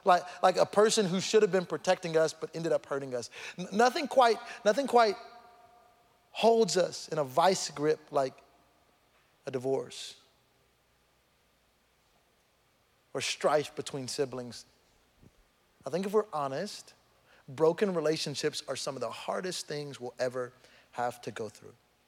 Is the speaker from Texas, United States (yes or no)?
yes; Missouri City, Texas, United States; we got ready to move from where we were to Houston, back to Houston. I'm from Missouri City, and I was like, you know what, we're coming back home.